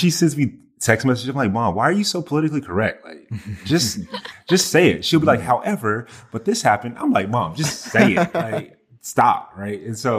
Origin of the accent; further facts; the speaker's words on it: the South, United States; But I would say it started definitely way before, because I'm from the South. I say, yes, ma'am, no, ma'am, yes, sir, no, sir.